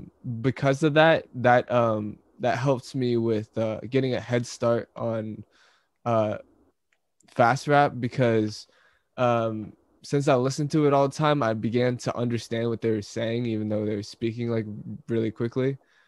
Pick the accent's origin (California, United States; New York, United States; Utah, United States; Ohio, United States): California, United States; also born or lived in San Francisco, United States; I actually grew up all over Northern California, but I've been in foster care for most of my life, so I've been like hopping